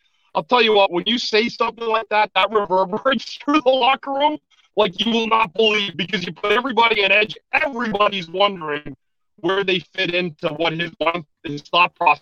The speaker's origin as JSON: {"language": "English", "town": "Ottawa", "region": "Ontario", "country": "Canada", "tie": "born or raised there", "said": "I'm from Ottawa, born and raised."}